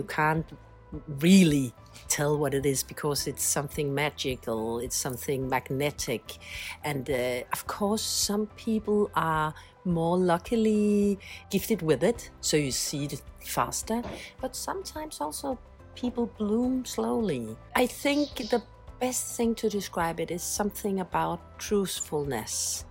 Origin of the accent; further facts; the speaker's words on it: Copenhagen, Capital Region, Denmark; from Copenhagen, casting director, working since 1997, I think.